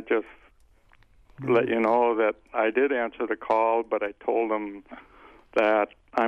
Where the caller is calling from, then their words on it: La Crosse, Wisconsin, United States; Yeah, I'm calling from La Crosse